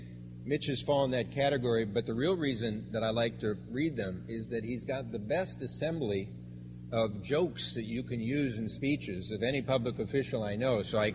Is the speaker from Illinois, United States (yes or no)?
yes; Naperville, Illinois, United States; But I grew up in Naperville, and I was born in 1953